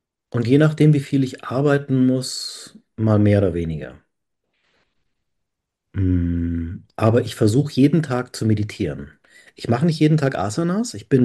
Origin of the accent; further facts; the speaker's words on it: Munich, Bavaria, Germany; moved away; also born or lived in Rome; hier in München, wo ich aufgewachsen bin